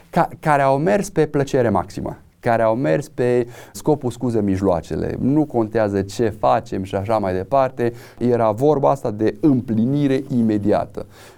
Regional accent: Romania; pentru noi ca și români

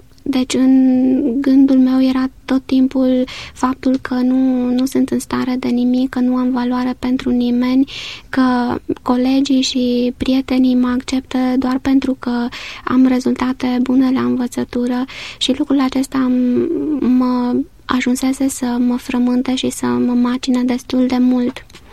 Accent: Târgu Jiu, Gorj County, Romania; born there; eu m-am născut în Târgu Jiu

